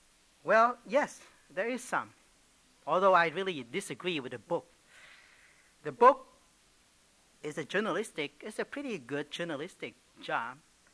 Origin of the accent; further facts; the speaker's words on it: Vietnam; Now, as you know, the Vietnamese, although we are from the East, we are not really well known for being philosophers.